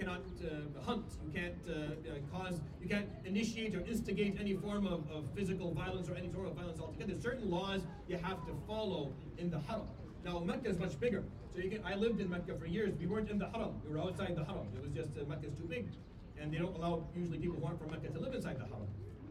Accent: Syria; I come from Syria.

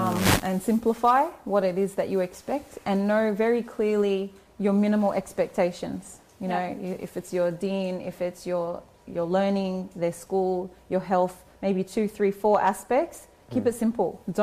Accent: Australia; my sense of identity as a woman, as an Australian, as a Muslim, my cultural identity

